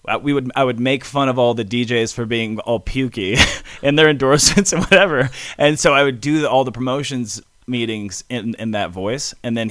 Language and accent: English; Michigan, United States; now in Denver, United States; And I came from Michigan. I grew up in Michigan. I came to Colorado 14 years ago.